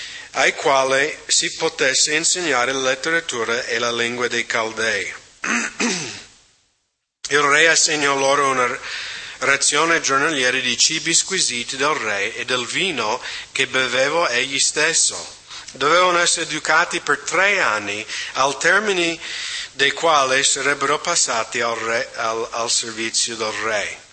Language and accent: Italian; United States